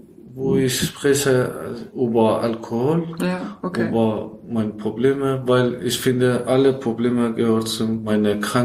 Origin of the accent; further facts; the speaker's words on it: Iran; German is a second language; weil ich komme aus Iran, Afghanistan, wir haben Kriegprobleme